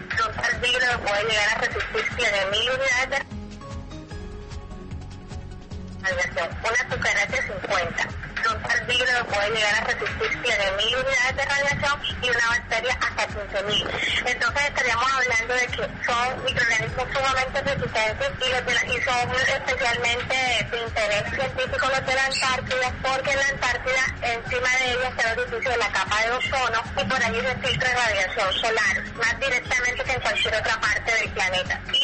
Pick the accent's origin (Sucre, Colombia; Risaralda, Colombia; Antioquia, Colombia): Sucre, Colombia; Corozal; soy de Corozal, nací en el barrio de la Concepción.